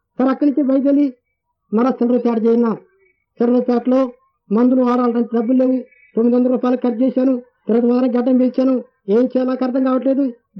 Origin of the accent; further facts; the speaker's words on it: Kurlapadu, Andhra Pradesh, India; మాది గుంటూరు తాలూకా కుర్లపడనే గ్రామము. మా పొలము ఎరుకల.